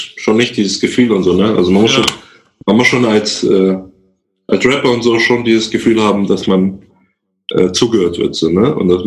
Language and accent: German; Germany; born there; So, ich bin ja in Deutschland geboren, auch quasi.